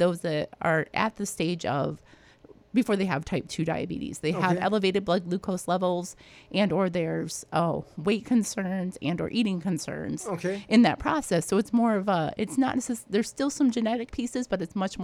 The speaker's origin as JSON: {"language": "English", "region": "Michigan", "country": "United States", "tie": "born or raised there", "lives_now": "Wisconsin, United States", "said": "I know we have it in Wisconsin. I grew up in Michigan and we had it over there, was a camp for kids with diabetes."}